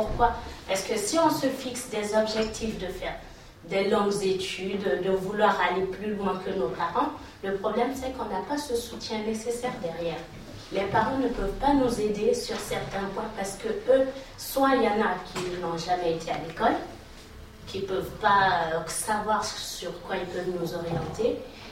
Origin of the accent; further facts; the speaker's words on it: Grigny, Île-de-France, France; je viens de Grigny, de l'Essonne, d'un quartier assez sensible que beaucoup de gens connaissent.